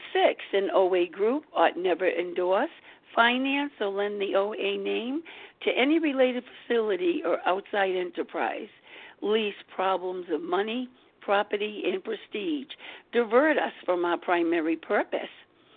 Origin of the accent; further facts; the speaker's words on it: Rhode Island, United States; I am from Rhode Island, recovered by the grace of God.